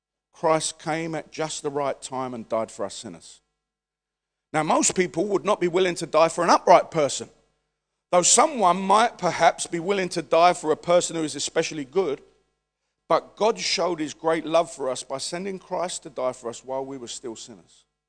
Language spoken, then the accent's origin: English; London, United Kingdom; born there; I was born in the East End. Amen? I was an ethnic minority. Come on now. All right, let's have it right. Amen? I'm a white Englishman.